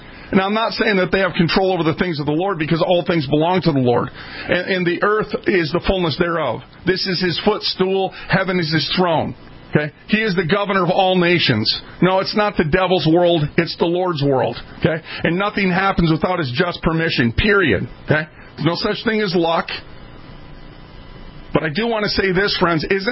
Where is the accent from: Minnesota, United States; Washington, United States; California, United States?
Minnesota, United States; For those that didn't know, I'm from Minnesota.